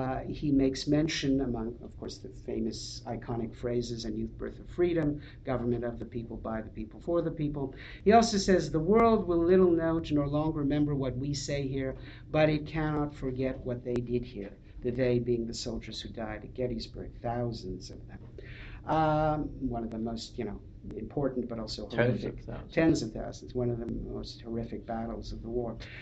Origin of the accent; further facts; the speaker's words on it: Canada; You know, I'm from Canada, and I even know the speech